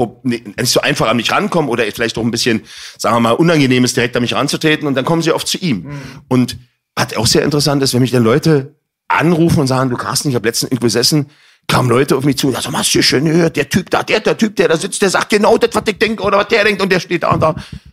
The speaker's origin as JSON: {"language": "German", "region": "Berlin", "country": "Germany", "tie": "born or raised there", "said": "Ich bin in Neukölln groß geworden."}